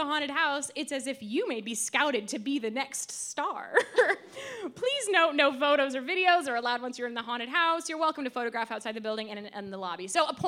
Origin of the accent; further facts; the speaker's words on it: New York, United States; So I figured let's do some reviews from my hometown, New York.